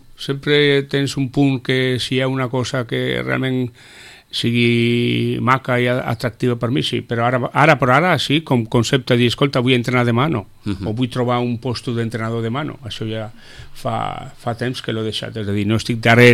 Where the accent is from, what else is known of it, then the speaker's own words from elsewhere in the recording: San Sebastián, Basque Country, Spain; la veritat és que jo soc de Sant Sebastià